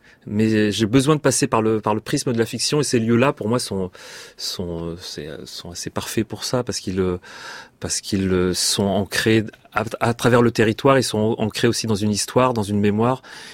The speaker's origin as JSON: {"language": "French", "region": "Centre-Val de Loire", "country": "France", "tie": "born or raised there", "said": "je me suis quand même beaucoup servi du lieu de mon enfance, en Touraine."}